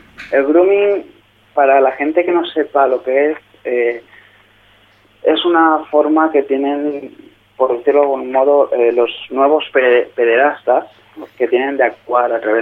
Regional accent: Valencian Community, Spain; Y soy de Valencia, de un pueblo pequeño de 200 habitantes aproximadamente.

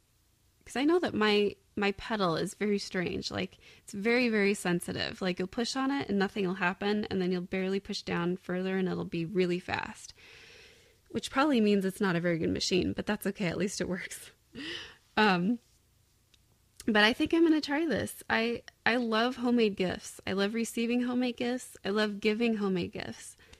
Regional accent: California, United States; now in Wisconsin, United States; Growing up in California, we didn't have the funding for that.

